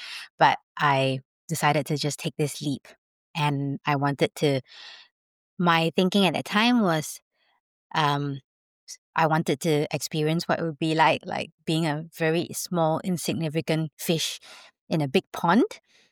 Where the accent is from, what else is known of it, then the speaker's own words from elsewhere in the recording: Singapore; I was privileged growing up in Singapore. You know, I went to good schools. I had a good education.